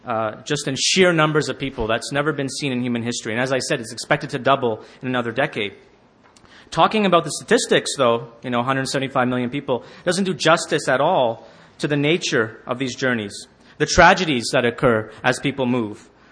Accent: Toronto, Ontario, Canada; now in Montreal, Canada; and I'm from Toronto originally, and I now live in Montreal

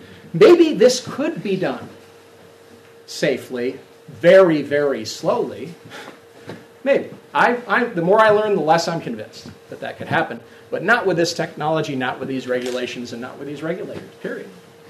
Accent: Binghamton, New York, United States; We're from the Binghamton area, and we are surrounded by many communities like this.

